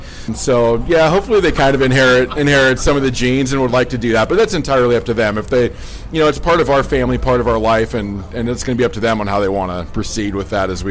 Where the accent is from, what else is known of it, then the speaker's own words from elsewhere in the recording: Gig Harbor, Washington, United States; I grew up out in Gig Harbor and come from a Croatian fishing family.